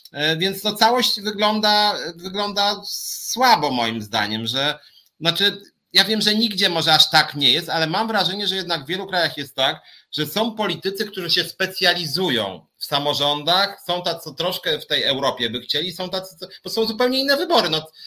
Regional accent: Warsaw, Masovian Voivodeship, Poland; bo jestem z Żoliborza, no to prawdziwy Warszawiak

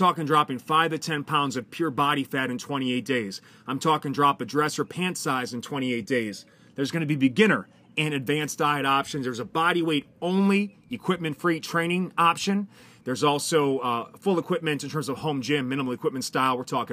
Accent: Milwaukee, Wisconsin, United States; When I was a fat fuck growing up in Milwaukee, Wisconsin, the cold, frozen tundra

